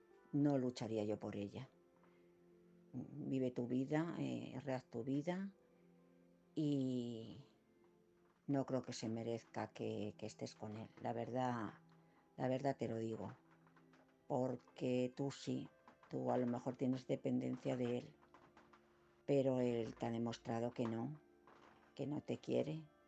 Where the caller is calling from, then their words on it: Madrid, Community of Madrid, Spain; de Madrid.